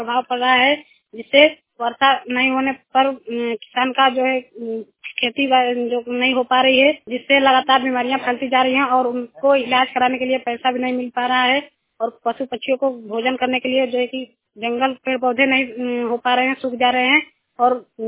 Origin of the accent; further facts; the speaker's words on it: Varanasi, Uttar Pradesh, India; मैं वाराणसी का रहने वाला हूँ।